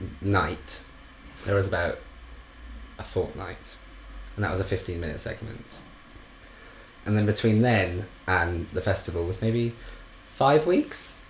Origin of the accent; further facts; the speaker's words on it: Wales, United Kingdom; To which I was like, no, I'm not. I'm from Wales, actually.